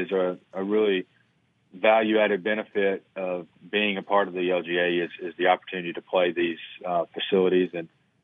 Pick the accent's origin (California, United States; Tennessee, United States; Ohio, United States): Tennessee, United States; moved away as an adult; now in Louisiana, United States; I'm originally from Tennessee, but I moved down to Louisiana in 2011 after having gotten the USGA Boatwright internship.